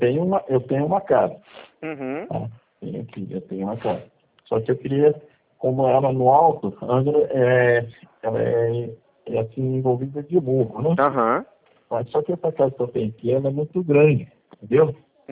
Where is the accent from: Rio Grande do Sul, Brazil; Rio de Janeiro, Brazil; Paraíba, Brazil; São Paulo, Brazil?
Rio de Janeiro, Brazil; Angra dos Reis; Eu sou de Angra, nunca saí de Angra, só para passear mesmo.